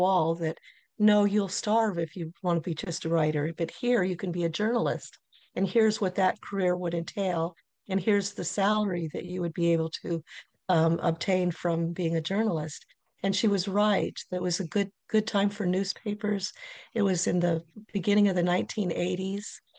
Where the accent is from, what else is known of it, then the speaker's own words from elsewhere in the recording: Anchorage, Alaska, United States; Okay, well, I was raised in Anchorage. I graduated from Diamond High School